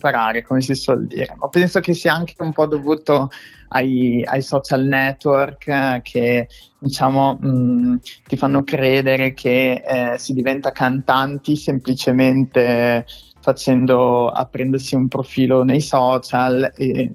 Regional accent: Emilia-Romagna, Italy; abbiamo voluto portare la Romagna al centro, quindi un tributo verso la mia terra

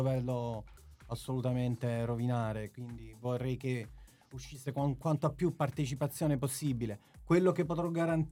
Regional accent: Tirana, Tirana County, Albania; Io da Tirana, dall'Albania.

